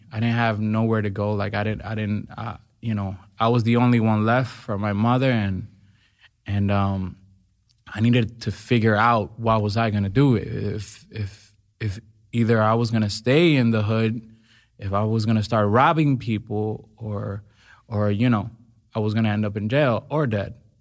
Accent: Dominican Republic; English is a second language; I come from Dominican Republic, from a really, really poor neighborhood called Las Cañitas.

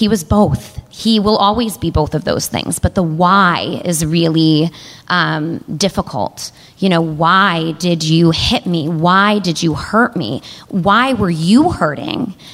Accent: Lee, Massachusetts, United States; And I was talking to her in the driveway of the home that we grew up in Lee, Massachusetts

